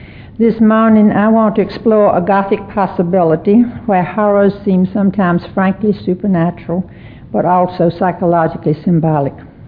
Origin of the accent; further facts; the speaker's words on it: the South, United States; accent: Southern; if you have difficulty either hearing me or understanding my Southern accent, please let me know.